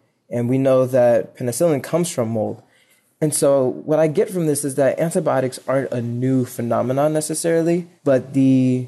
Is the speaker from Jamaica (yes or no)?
yes; Jamaica; You know, I'm Jamaican from birth, and one of the things we love to do is grow our own food.